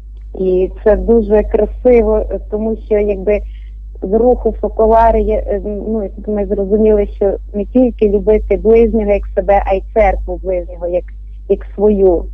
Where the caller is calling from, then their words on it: Mukachevo, Zakarpattia Oblast, Ukraine; Ну, я з Мукачева телефоную